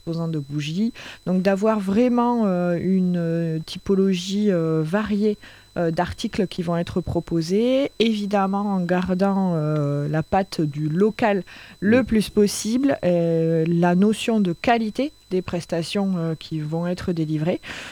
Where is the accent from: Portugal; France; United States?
France; south of France; accent: southern; avec mon accent du sud, je vais essayer de réchauffer l'ambiance